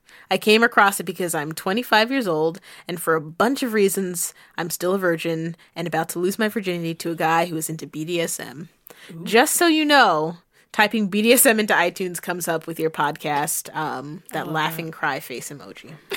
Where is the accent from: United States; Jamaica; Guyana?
Jamaica; Oh shit, I'm Jamaican.